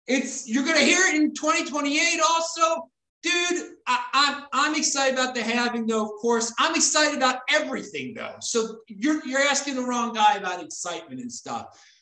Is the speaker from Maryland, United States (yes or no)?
yes; Baltimore, Maryland, United States; I'm from Baltimore.